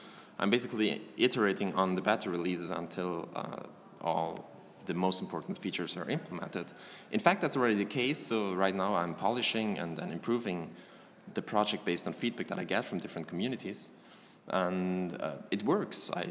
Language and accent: English; Vienna, Austria; English is a second language; I'm from Vienna in Austria.